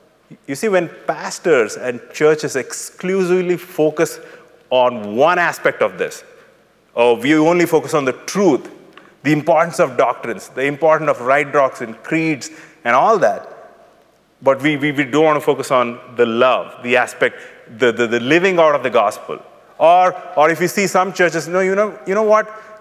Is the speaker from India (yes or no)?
yes; India; Because I'm from India